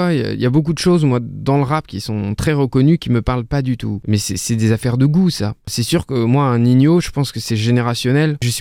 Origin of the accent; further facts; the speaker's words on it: Paris, Île-de-France, France; donc puis je viens de la Porte de Saint-Cloud.